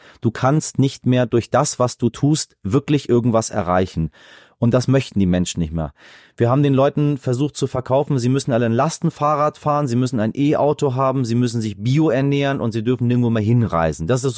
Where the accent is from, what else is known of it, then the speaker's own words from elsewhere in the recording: Iran; now in Germany; Ich spreche fließend Deutsch, ich begehe keine Straftaten, lebe in diesem Land, zahle meine Steuern, aber ich sehe mich immer mehr als Iraner.